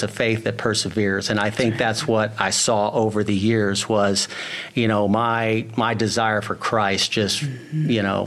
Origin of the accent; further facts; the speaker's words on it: Michigan, United States; also born or lived in Washington State; So I grew up in mostly in Michigan.